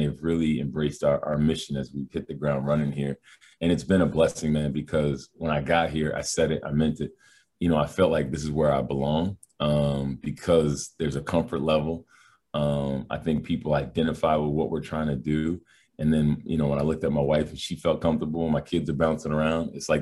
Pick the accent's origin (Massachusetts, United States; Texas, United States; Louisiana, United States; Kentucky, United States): Massachusetts, United States; You know, I grew up in Massachusetts.